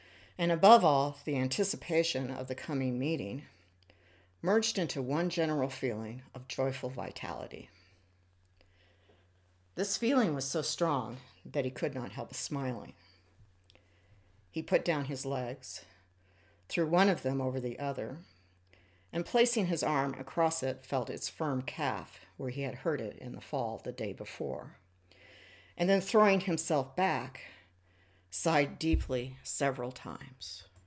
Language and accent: English; the West, United States; I was born and I grew up in the American West and have spent most of my life here, except for 7 years in the Northeast right after college.